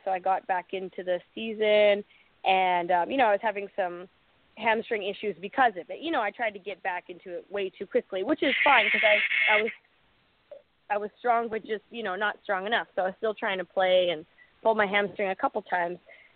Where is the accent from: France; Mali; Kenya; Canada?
Canada; accent: Canadian; I noticed that I picked up a little bit of an American. Well, I lost my Canadian accent. I feel like I did.